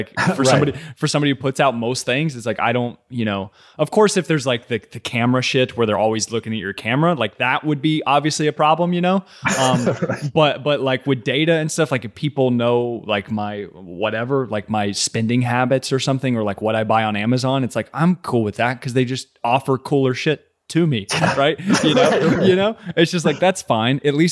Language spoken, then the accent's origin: English; Kentucky, United States; moved away as an adult; now in New York City, United States; me growing up in Kentucky for 25 years and then moving to New York City last year